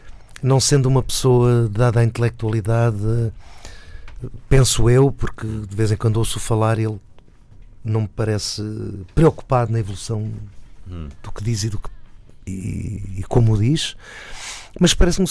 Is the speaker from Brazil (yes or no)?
no; Lisbon, Portugal; Nasci no Casal Ventoso, no extinto Casal Ventoso